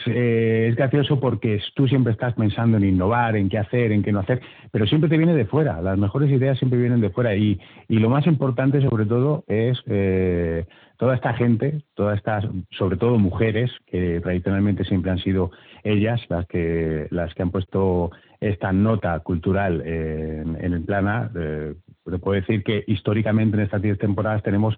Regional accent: Andalusia, Spain; Como andaluces, no solo la cultura propia

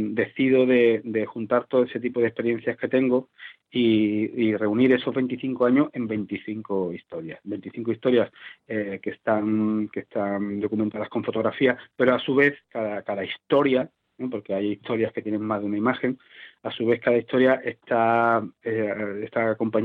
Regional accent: San Roque, Andalusia, Spain; se cree que es mi pueblo natal, San Roque.

